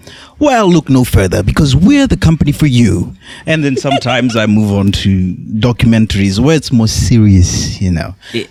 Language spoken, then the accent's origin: English; Mau, Uttar Pradesh, India; Also, I'm from Mau.